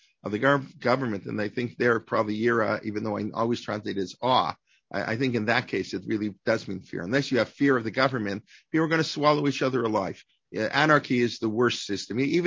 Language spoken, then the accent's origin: English; New York, United States; That's what I think of when I was a kid from the Lower East Side, or the Pickle Man.